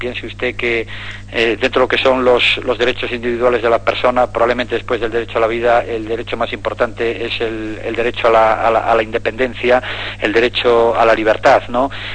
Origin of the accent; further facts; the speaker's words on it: Galicia, Spain; porque yo soy gallego, porque vivo allí. Bueno, en este momento no vivo allí, ¿no?